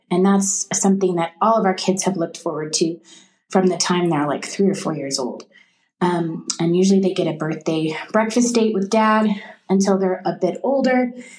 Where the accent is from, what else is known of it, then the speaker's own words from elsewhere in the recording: Spring Branch, Texas, United States; I'm from Spring Branch, Texas, just north of San Antonio.